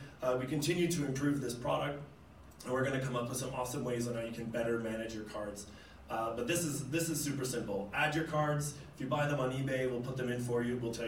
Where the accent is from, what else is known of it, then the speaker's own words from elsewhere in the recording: Canada; I grew up in Canada